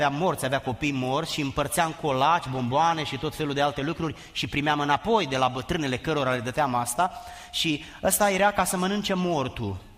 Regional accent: Giurgiu, Giurgiu County, Romania; M-am născut în Giurgiu, sub București, pe malul Dunării, la granița cu Bulgaria, unde cultul morților este foarte puternic

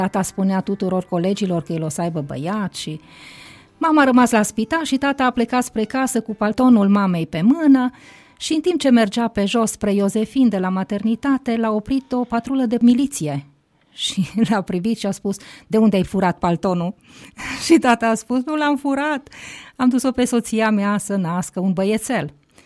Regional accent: Timișoara, Timiș County, Romania; born there; M-am născut în Timișoara cu aproape 50 de ani în urmă.

